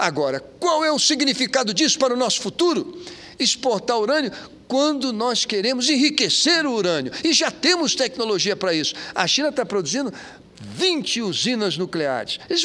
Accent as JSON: {"language": "Portuguese", "region": "Rio de Janeiro", "country": "Brazil", "said": "lá da minha terra do Rio de Janeiro"}